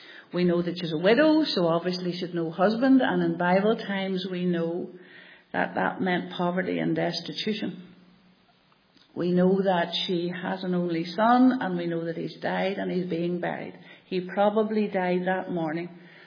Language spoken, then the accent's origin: English; Rathfriland, Northern Ireland, United Kingdom; now in Randalstown, United Kingdom; But I'm not originally from Randallstown. I'm originally from Rathfryland, I'm sure people don't know.